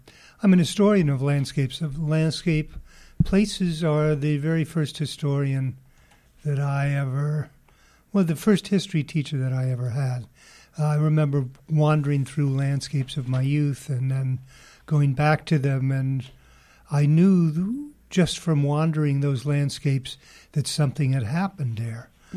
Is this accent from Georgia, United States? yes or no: no; California, United States; also born or lived in New Jersey; I grew up on the Truckee River in the Sierras in California.